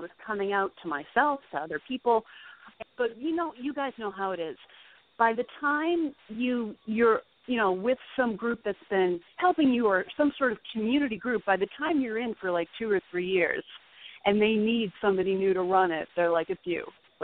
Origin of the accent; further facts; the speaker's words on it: Danvers, Massachusetts, United States; Although I like to tell everyone that I grew up in Danvers. It was Salem Village.